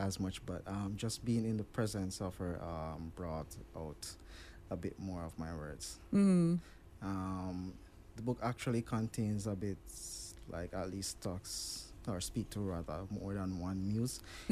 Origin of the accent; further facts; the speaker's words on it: Jamaica; now in Trinidad and Tobago; I'm actually a Jamaican. I've been in Trinidad almost 16 years now.